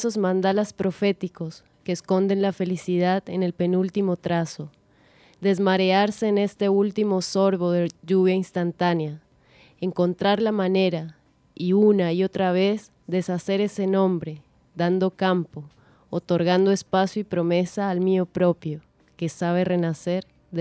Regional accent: Bogotá, Colombia; moved away as an adult; now in Córdoba, Argentina; yo soy de Bogotá, Colombia. Llegué a Córdoba hace 6 años. Venía principalmente por 2 años a hacer una maestría en literatura y me capturó esta ciudad, así que aquí estoy.

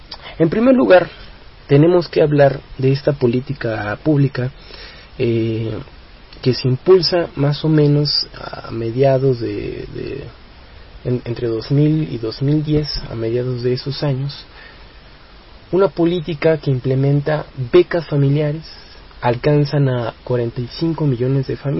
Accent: Mexico; nosotros como mexicanos, o al menos ciertos sectores de la izquierda mexicana

